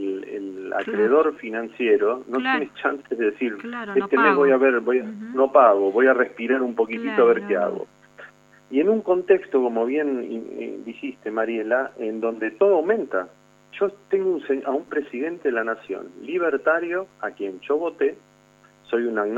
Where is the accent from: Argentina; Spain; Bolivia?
Argentina; quienes lo acompañamos, que somos todos los argentinos que vivimos en este hermoso país, cree planes de contingencia.